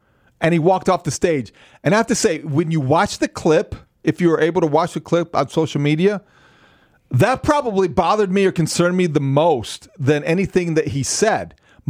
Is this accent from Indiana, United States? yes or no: yes; Indiana, United States; I grew up in Northwest Indiana, more of a Notre Dame basketball fan